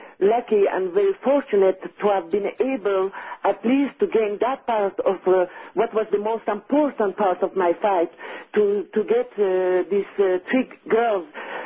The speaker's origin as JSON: {"language": "English", "town": "Lausanne", "region": "Vaud", "country": "Switzerland", "tie": "born or raised there", "said": "My mother was from Persia, but my father is Swiss, and I was born in Lausanne, Switzerland, and I lived always in Switzerland."}